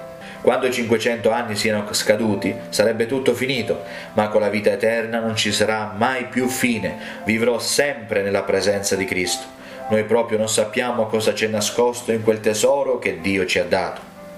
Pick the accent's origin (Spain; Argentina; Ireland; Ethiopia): Ireland; Italian is a second language; Dissi: sono irlandese, mia moglie è tedesca, il mio bambino è indiano e io sto parlando spagnolo.